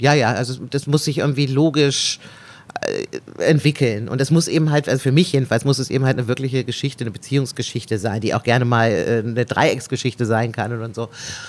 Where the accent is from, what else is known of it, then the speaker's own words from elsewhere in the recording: Bremen, Germany; born there; now in Berlin, Germany; ich bin natürlich eben halt gebürtige Bremerin, lebe in Berlin und mit dem Norddeutschen sehr verhaftet